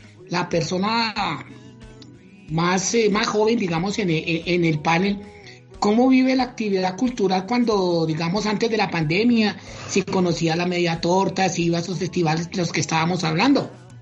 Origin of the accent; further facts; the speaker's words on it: Bogotá, Colombia; Qué bueno es que nosotros como bogotanos y que acogemos a todas las la gente de otros sitios de Colombia